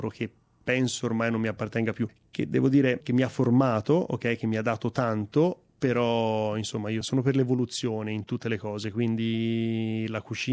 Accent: Lucca, Tuscany, Italy; moved away as an adult; io sono nato e cresciuto a Lucca, dove ho fatto tutti gli studi, l'istituto alberghiero fino al raggiungimento del diploma, quindi fino ai 19 anni.

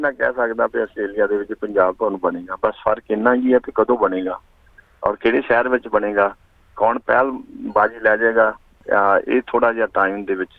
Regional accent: Rama Mandi, Punjab, India; ਇੱਕ ਪਤਾਰਾ ਪਿੰਡ ਹੈ ਰਾਮਾ ਮੰਡੀ ਦੇ ਨੇੜੇ ਹੈ, ਉੱਥੇ ਉੱਥੇ ਦਾ ਮੈਂ ਜੰਮਿਆ ਬੜਿਆ।

